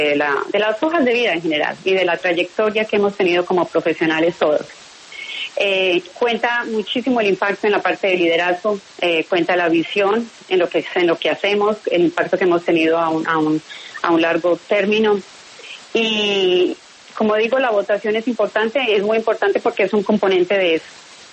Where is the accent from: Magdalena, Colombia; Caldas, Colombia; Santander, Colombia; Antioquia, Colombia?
Caldas, Colombia; Manzanares; moved away as an adult; also born or lived in Manizales; now in United States; Soy colombiana, obviamente. Soy de Manzanares, Caldas. Mi familia es de allá. Estudié ingeniería en Manizales, en la Universidad Nacional de Manizales. Y muy temprano en la mi carrera me trasladaron a Estados Unidos.